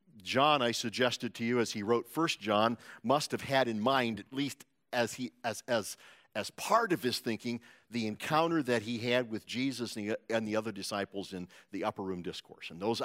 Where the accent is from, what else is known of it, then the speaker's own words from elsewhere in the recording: Omaha, Nebraska, United States; I grew up in Omaha in the 60s and 70s